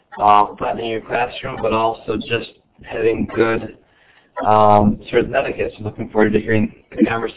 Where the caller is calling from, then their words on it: Detroit, Michigan, United States; Hi everybody … from Detroit as well.